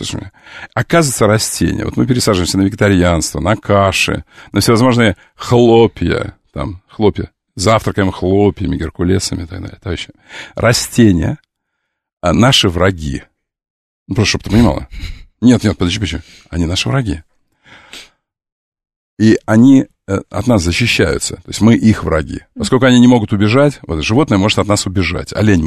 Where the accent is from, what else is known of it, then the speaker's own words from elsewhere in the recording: Ukraine; Мне точно можно, я украинец.